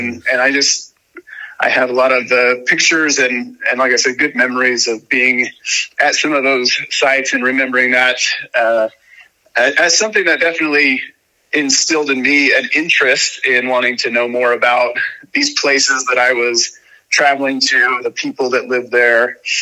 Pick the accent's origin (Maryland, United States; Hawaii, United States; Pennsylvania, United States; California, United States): California, United States; Cameron Park; I grew up in a, well, not a super small town, I guess, but a town just east of Sacramento named Cameron Park. So it's in the foothills of the Sierra Nevadas.